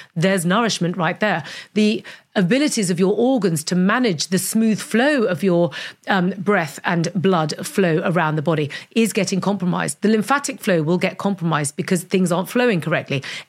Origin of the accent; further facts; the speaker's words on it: London, United Kingdom; I grew up in London.